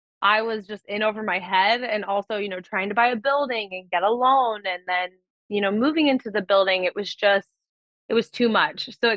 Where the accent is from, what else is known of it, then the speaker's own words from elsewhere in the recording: Oregon, United States; because I'm not from Savannah, I'm not from the South, like I'm from Oregon